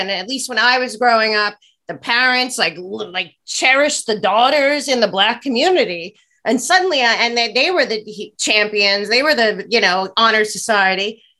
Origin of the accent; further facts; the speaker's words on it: Pennsylvania, United States; And what's crazy is I grew up outside of Philly, and we had everything.